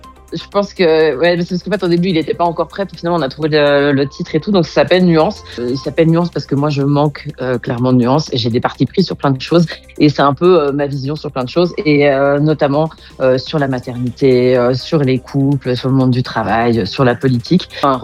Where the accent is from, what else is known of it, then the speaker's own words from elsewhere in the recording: Switzerland; je suis humoriste, je suis suisse, française et espagnole